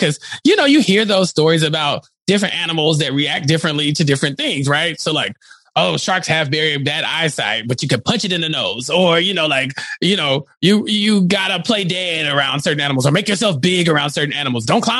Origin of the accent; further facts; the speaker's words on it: Texas, United States; And I've, as a Texan, I have been around a ton of bulls in my life